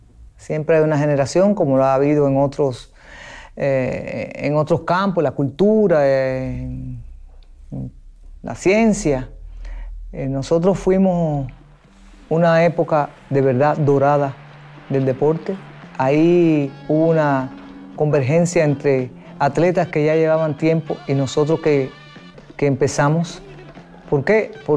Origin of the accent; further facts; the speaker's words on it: Baracoa, Guantánamo, Cuba; yo soy de un lugar muy, muy lejano de aquí respecto a la capital. Yo soy de Baracoa, Guantánamo. Es un lugar muy apartado.